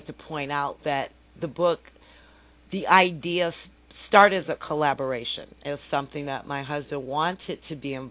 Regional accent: Michigan, United States; Well, I'm from Michigan. I lived in Michigan all of my life.

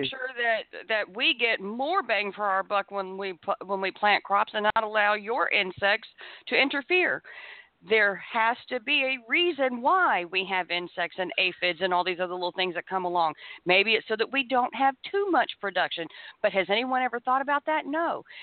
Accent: United States; And that's what we as American people have done.

